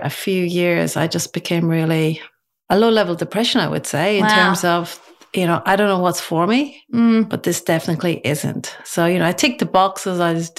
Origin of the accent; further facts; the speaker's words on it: Ireland; growing up in Ireland, I always adored chocolate